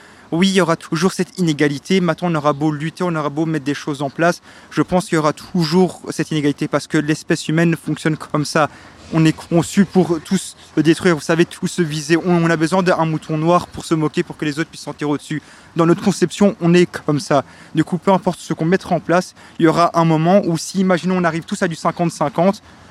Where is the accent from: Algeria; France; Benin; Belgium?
Belgium; Ixelles, Brussels-Capital Region; born there; moi à la base je suis né ici à Ixelles.